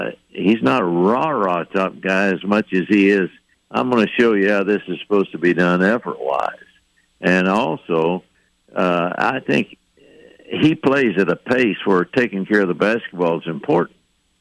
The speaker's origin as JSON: {"language": "English", "town": "Roan Mountain", "region": "Tennessee", "country": "United States", "tie": "born or raised there", "said": "a little bit of publicity for my hometown up in Roan Mountain, Tennessee"}